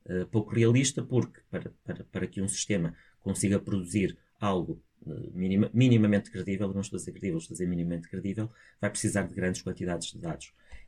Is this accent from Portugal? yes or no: yes; Portugal; como eu sou português de Portugal, toda a gente vai perceber que isto não foi produzido por mim